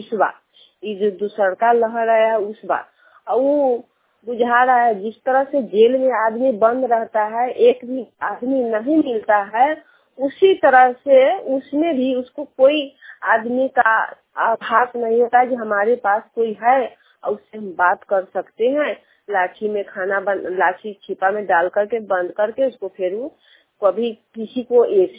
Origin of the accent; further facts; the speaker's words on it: India; हम CNRP मझोली पंचायत से हूँ, बुथना ब्लॉक